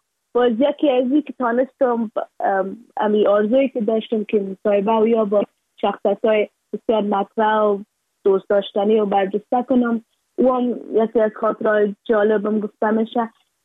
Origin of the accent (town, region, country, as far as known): Afghanistan